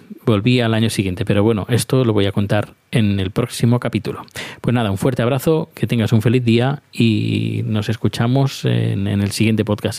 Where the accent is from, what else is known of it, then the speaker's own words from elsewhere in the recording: Spain; now in Sweden; yo soy español y vivo en Suecia y ahora estoy de turismo aquí.